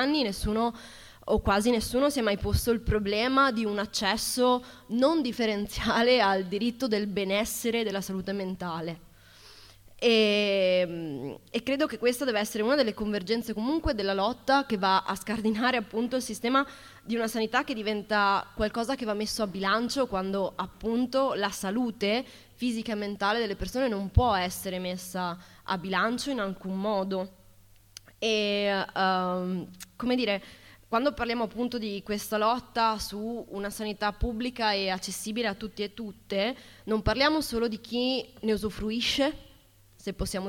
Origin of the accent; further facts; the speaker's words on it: Treviso, Veneto, Italy; Io vengo dal Veneto, in particolare da Treviso